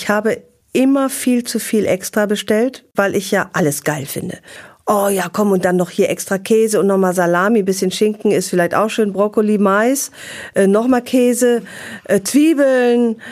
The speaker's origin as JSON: {"language": "German", "region": "North Rhine-Westphalia", "country": "Germany", "tie": "born or raised there", "said": "Durch die Nähe zu Belgien bin ich quasi mit Fritten in der Muttermilch aufgewachsen."}